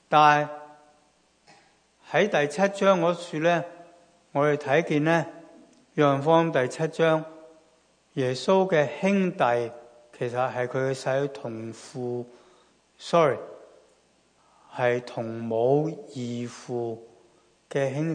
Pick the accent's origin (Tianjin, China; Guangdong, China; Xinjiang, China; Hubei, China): Guangdong, China; 我们广东人讲嘢真的很得意，老老又有老定，是吧？